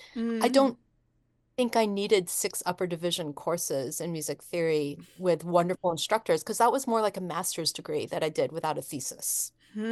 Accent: United States; I'm Japanese American, and I'm good at math and music.

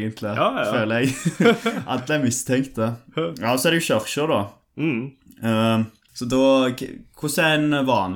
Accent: Western Norway, Norway; Det er jo litt uvanlig at det serveres ribba på julaften på Vestlandet. Vi er jo vestlendinger med

